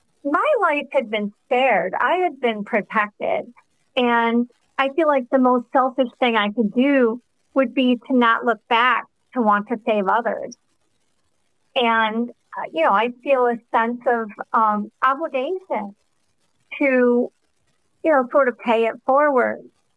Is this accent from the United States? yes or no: yes; Michigan, United States; I'm from Michigan, where we had never had a rape exception in a single law